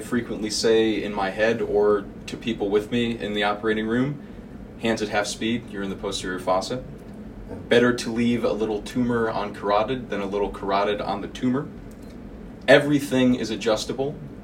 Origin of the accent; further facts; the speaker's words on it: Jacksonville, Florida, United States; I look forward to seeing you again in Jacksonville, Florida, my hometown, where I'm very proud that you'll be finishing out your career.